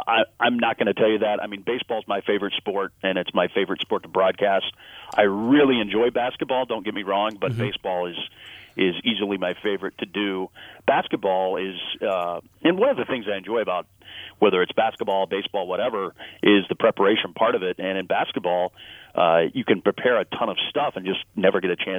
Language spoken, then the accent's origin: English; Parsons, Kansas, United States; Well, I grew up in Parsons, Kansas, which is a little town in southeast Kansas, about 10,000 people. And I actually grew up out in the country outside of town on a gravel road.